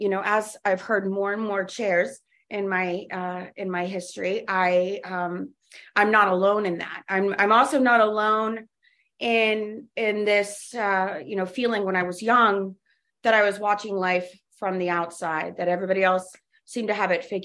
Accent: Jacksonville, Florida, United States; We moved down to Florida when I was five. I grew up in Florida.

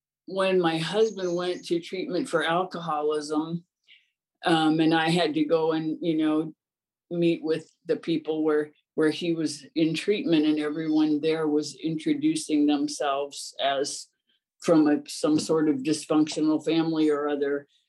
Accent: Ohio, United States; I grew up in Ohio in a small town, and I thought I came from a perfectly wonderful family.

